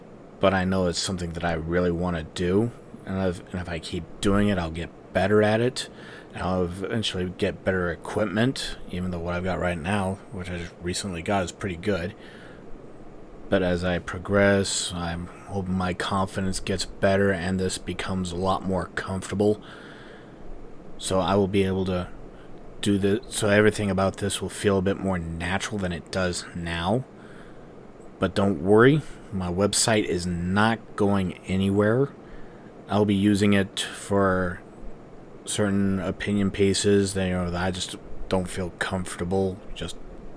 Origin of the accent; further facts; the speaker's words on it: United States; Now, you probably had no idea that I actually had a voice, but this is it, and yes, I am an American.